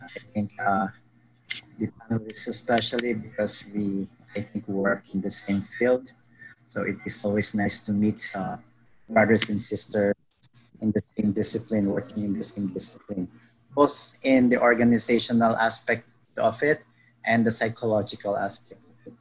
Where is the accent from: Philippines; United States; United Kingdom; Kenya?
Philippines; English is a second language; now in Guyana; I'm from the Philippines, by the way. I am not a Guyanese, but soon I think I will be a Guyanese.